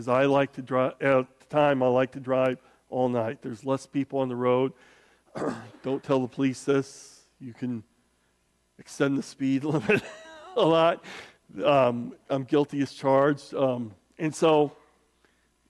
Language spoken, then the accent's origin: English; Indiana, United States; also born or lived in Jonesboro; because I was born in Arkansas, in Jonesboro, Arkansas, which is northeast Arkansas. Grew up in northwest Indiana.